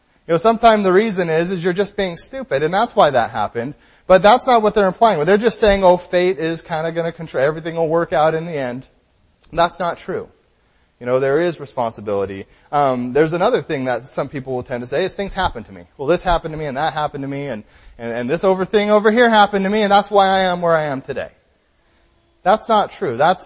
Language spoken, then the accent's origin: English; Washington, United States; Because I'm from Washington, and you guys don't know many things in Washington.